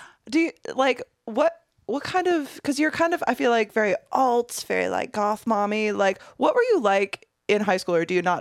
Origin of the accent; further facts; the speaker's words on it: Midwest, United States; I grew up in the Midwest.